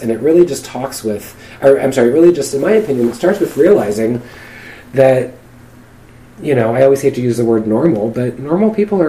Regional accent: Maryland, United States; born there; also born or lived in Massachusetts; now in Portland, United States; Yeah, absolutely. I'm an East Coaster originally. I was born in Maryland, and I was actually living in Massachusetts right before I moved to Portland

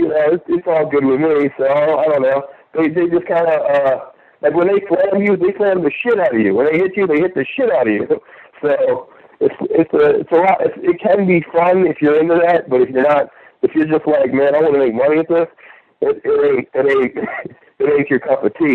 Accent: Maryland, United States; Originally, I'm from the Eastern Shore, Maryland. I just trained in Baltimore and learned how to wrestle in Baltimore.

